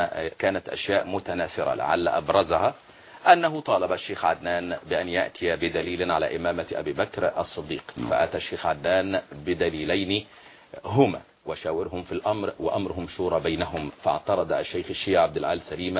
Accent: Upper Egypt, Egypt; أنا صعيدي

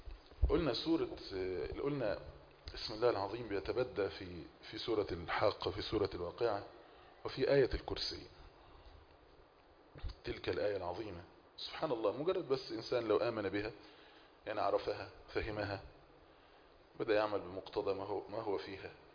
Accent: Egypt; جميعا كمصريين

